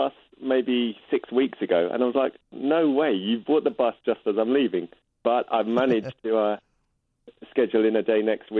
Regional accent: London, United Kingdom; I'm from London, and I'm actually still in London.

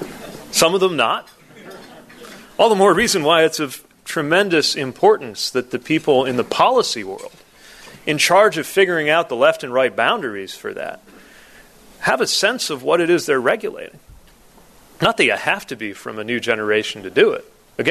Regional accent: Indiana, United States; Now, I come from Indiana as a Democrat.

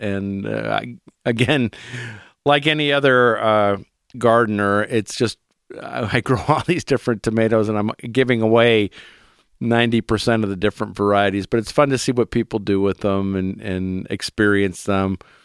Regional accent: Ohio, United States; Growing up in Ohio, my neighbors had it growing on the side of their house

